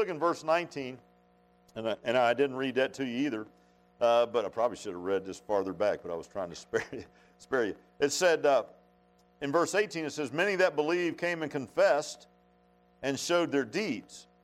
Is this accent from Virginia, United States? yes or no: yes; Virginia, United States; every preacher in Virginia came out of North Carolina but me.